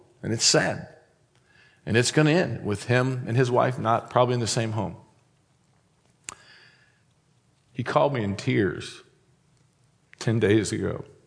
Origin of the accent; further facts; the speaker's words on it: Madison, Indiana, United States; My hometown is Madison, Indiana.